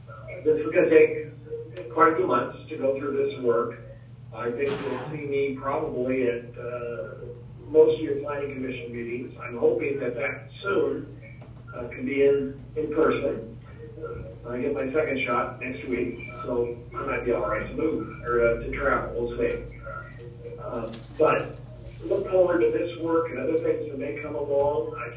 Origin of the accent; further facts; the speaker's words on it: Lebanon, Oregon, United States; my hometown is Lebanon, where I was born and raised, fifth generation Oregonian